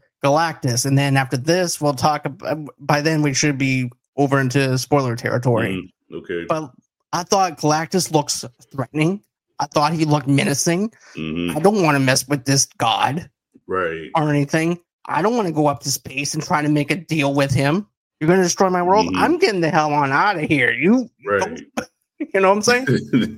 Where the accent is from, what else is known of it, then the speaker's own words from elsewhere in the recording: Boston, Massachusetts, United States; You see, I'm originally from Boston, but I do know even people from Boston also has that same thing too.